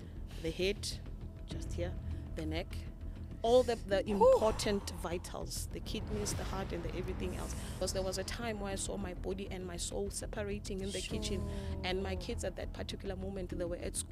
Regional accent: Siyabuswa, Mpumalanga, South Africa; also born or lived in Pretoria; Born and bred in Pretoria. Grew up in the rural areas of Siyabuswa, in Mpumalanga. Yeah, but because of school and everything else, I had to come to Pretoria.

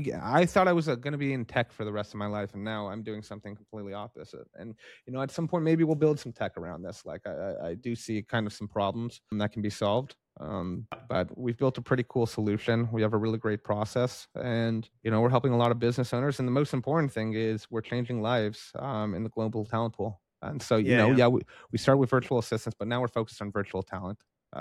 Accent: Canada; I'm from Canada. I know the Canadian healthcare system

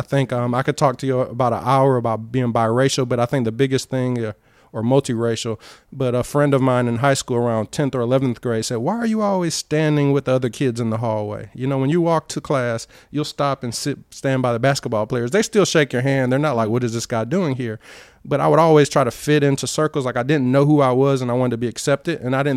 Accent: Cleveland, Ohio, United States; born there; I was born in Cleveland, Ohio, middle class, lower income neighborhood with mostly all black children.

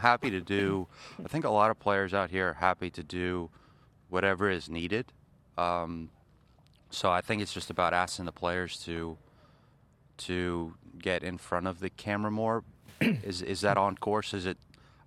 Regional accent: New Jersey, United States; now in Florida, United States; I'm from New Jersey, but I've lived in Florida for 5 years, and this is about as cold as it gets.

